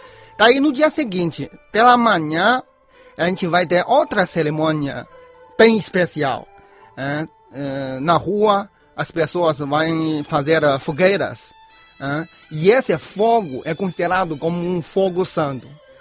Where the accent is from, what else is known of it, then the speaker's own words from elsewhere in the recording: Hebei, China; Portuguese is a second language; Sim, eu sou da província Hebei, que é a província acerca de Pequim, a capital chinesa.